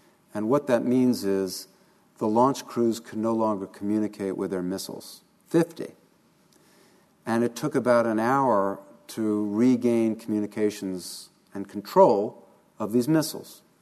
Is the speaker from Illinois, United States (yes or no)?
no; New York City, New York, United States; And I grew up in New York City.